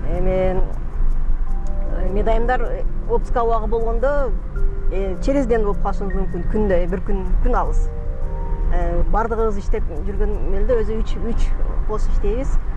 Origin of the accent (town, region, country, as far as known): Batken, Batken Region, Kyrgyzstan; born or raised there